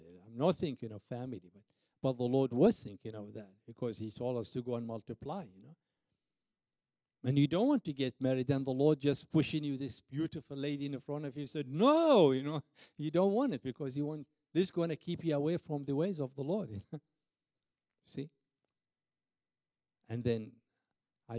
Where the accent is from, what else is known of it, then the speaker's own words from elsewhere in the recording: Iraq; English is a second language; you know, I came from Iraq and to meet this lady